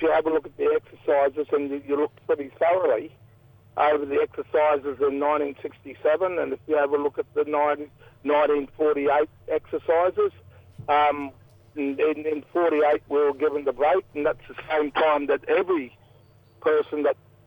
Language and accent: English; Cunnamulla, Queensland, Australia; from Cullamulla, southwest Queensland, Murray.